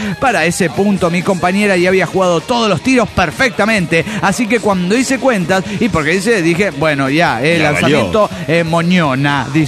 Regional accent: Santo Domingo, Oaxaca, Mexico; Esto Santo Domingo queda en Ingenio, Oaxaca.

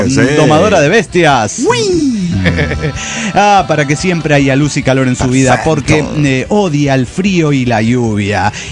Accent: Salta, Argentina; de Salta, Argentina.

